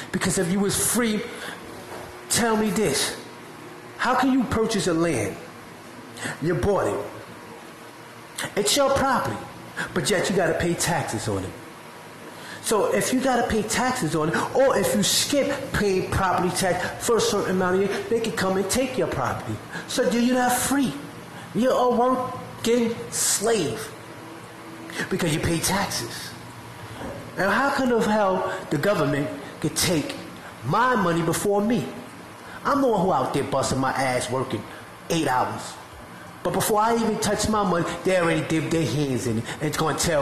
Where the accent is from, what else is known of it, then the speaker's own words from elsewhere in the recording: New York, United States; I'm from New York.